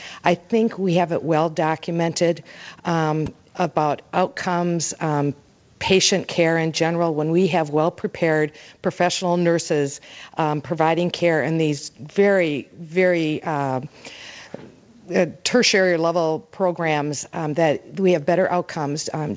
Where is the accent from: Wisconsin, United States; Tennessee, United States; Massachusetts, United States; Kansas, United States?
Wisconsin, United States; Green Bay; I grew up in Green Bay